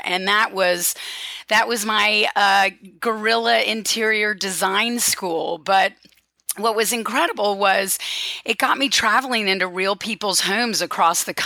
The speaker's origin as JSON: {"language": "English", "town": "High Point", "region": "North Carolina", "country": "United States", "tie": "born or raised there", "said": "I was actually born and raised in High Point, North Carolina, which a lot of people know and think of as the furniture capital of the world."}